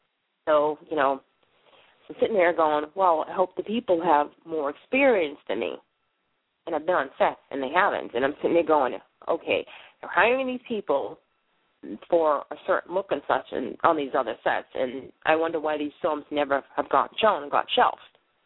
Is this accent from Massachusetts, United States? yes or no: yes; Boston, Massachusetts, United States; now in Maine, United States; You know, I'm from Boston. They say wicked pissa. What do you want? Even though I'm up here in Maine